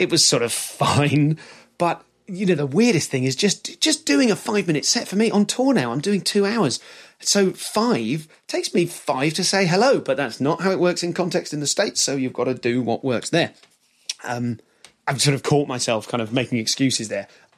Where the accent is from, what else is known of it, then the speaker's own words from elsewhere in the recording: United Kingdom; they know I'm British.